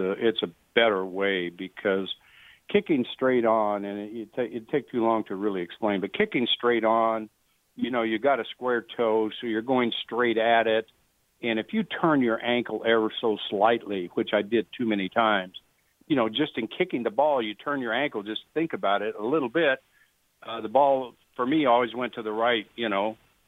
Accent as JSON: {"language": "English", "region": "Wyoming", "country": "United States", "tie": "born there", "said": "no, I was born in Wyoming, but I kicked for Adams State College, you know."}